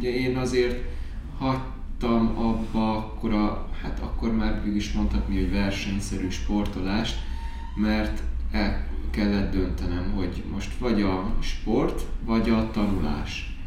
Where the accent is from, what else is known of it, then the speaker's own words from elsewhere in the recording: Budapest, Hungary; Budapesten nőttünk fel mind a ketten, Újpesten egészen pontosan